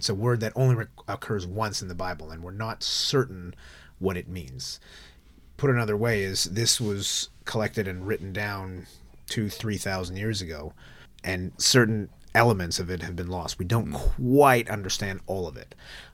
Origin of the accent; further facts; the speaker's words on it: United States; Now, my education upbringing is I grew up in the States.